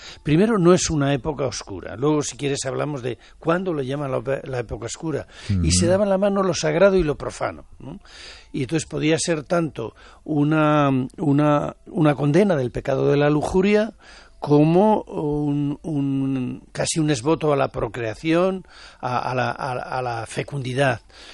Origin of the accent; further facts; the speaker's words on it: Aguilar de Campoo, Castile and León, Spain; Yo llegué a Aguilar de Campo con 3 años y a los 7 vivía al lado del monasterio de Santa María, en las afueras del pueblo, a casi 1 kilómetro del pueblo.